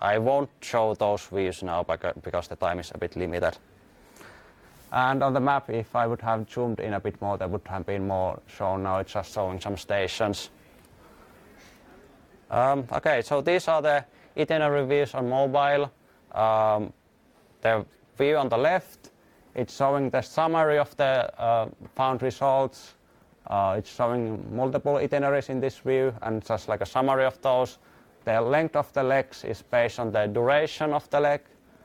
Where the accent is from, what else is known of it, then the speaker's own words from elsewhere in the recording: Finland; I'm from Finland, as said